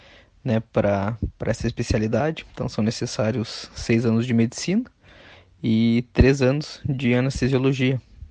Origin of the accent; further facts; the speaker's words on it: Passo Fundo, Rio Grande do Sul, Brazil; Sou natural de Passo Fundo, fiz o curso de medicina na Universidade de Passo Fundo e minha residência médica no município de Tubarão